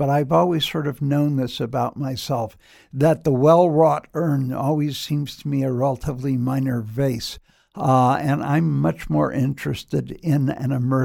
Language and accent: English; Berkeley, California, United States; which may seem odd given that I grew up in Berkeley.